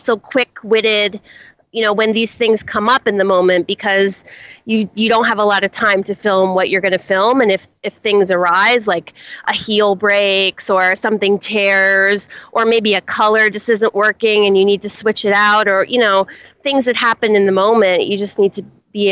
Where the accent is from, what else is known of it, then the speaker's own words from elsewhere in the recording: New York, United States; I grew up in New York in that time, the same time period of the film